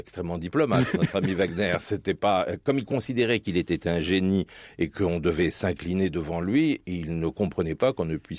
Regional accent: France; il y a une chose dont on peut être fier en tant que Français

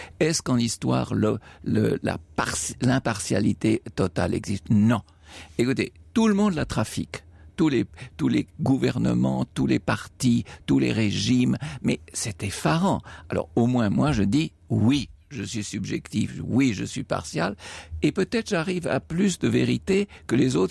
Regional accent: Rome, Lazio, Italy; born there; also born or lived in Morocco; je suis né à Rome et puis la guerre a éclaté alors.

